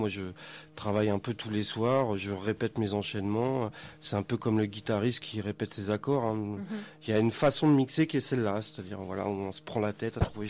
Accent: France; Chez nous en France, et justement ça se fait très peu.

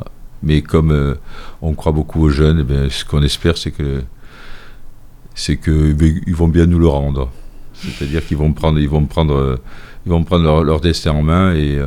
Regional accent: Nouvelle-Aquitaine, France; moi je viens de la Dordogne, donc il y a beaucoup de grottes.

